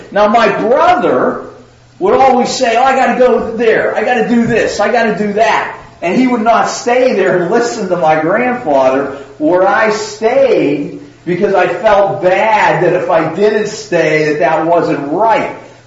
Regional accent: Pittsburgh, Pennsylvania, United States; You ask people where they grew up, like I grew up in Pittsburgh, you guys all know that.

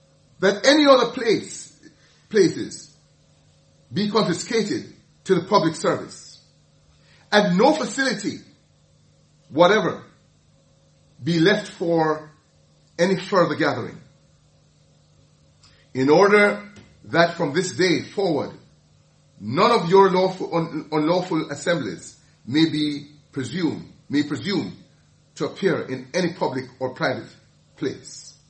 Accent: Jamaica; When I was growing up in Jamaica, it was understood that every place must be closed down on a Sunday.

